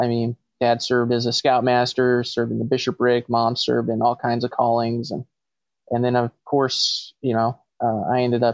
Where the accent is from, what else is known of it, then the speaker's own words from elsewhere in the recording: Arizona, United States; yeah, I'm an Arizona native. Lived out in the El Mirage area since 2000.